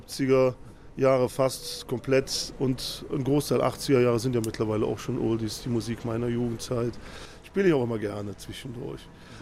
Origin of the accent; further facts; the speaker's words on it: Zülpich, North Rhine-Westphalia, Germany; Ich komme aus Zülpich, einem kleinen Städtchen am Nordrand der Eifel.